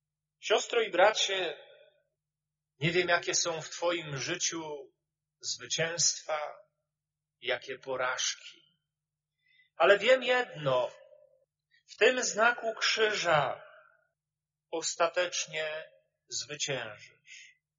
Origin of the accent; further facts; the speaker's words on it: Tuchów, Lesser Poland, Poland; Pochodzący z moich rodzinnych stron, z Małopolski, spod Tuchowa